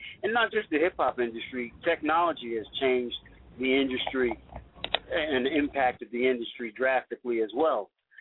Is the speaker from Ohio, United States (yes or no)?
no; Bronx, New York, United States; I grew up in the Bronx, and I was one of the kids bringing the records to the parks when the guys started DJing